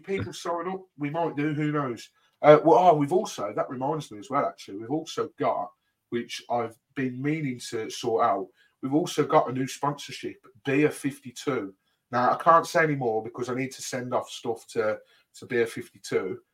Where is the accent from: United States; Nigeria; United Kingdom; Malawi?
United Kingdom; Birmingham, West Midlands; because I'm from Birmingham.